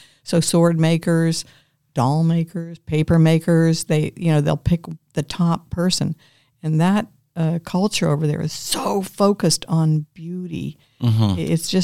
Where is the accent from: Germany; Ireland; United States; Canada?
United States; Arlington; born there; Well, yes, I was born in Arlington, and I went to Bethesda Naval Hospital, so I actually have two birth certificates.